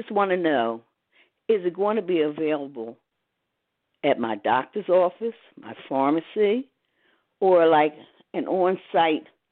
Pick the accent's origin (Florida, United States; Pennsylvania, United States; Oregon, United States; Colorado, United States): Pennsylvania, United States; Philadelphia; I'm originally from Tioga, across Allegheny Avenue.